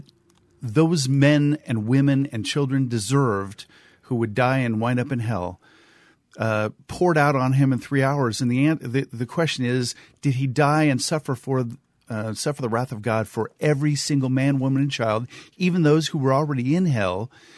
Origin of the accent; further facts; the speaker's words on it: California, United States; Yeah, but I grew up in the South, so that's kind of my connection.